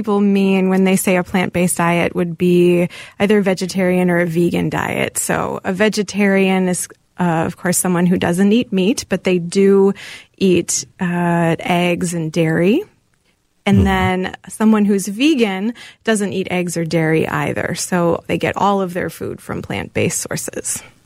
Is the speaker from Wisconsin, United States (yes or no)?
yes; Wisconsin, United States; I am from Wisconsin. I'm a Wisconsin girl, and my grandparents actually owned a dairy bar, so I had a lot of dairy growing up.